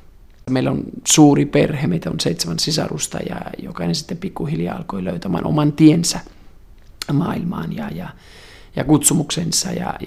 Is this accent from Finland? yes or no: no; northern Italy, Italy; Finnish is a second language; menin takaisin minun kotikaupunkini Pohjois-Italiaan ja siellä työskentelin